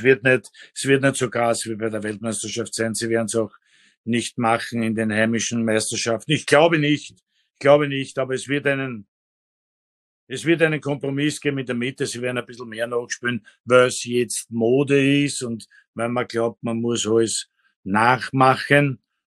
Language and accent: German; Argentina; German is a second language; Ich fühle als Argentinier